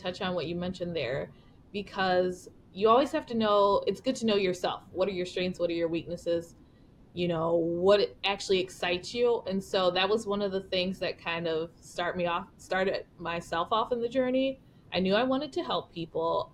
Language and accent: English; Cleveland, Ohio, United States; moved away as an adult; also born or lived in Buffalo; now in Chicago, United States; Yeah, so I grew up in Cleveland, Ohio. So born there, raised there.